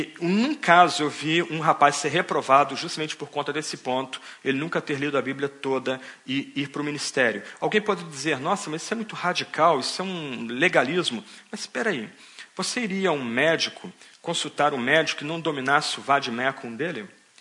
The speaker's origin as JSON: {"language": "Portuguese", "country": "Brazil", "said": "Essa questão tem sido tão complicada no meu país, lá no Brasil, de onde eu venho"}